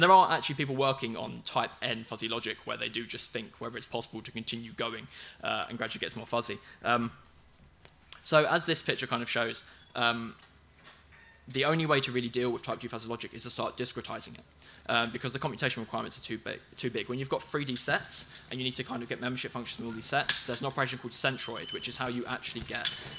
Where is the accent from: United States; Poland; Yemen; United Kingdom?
United Kingdom; England; Metric imperial, I'm English.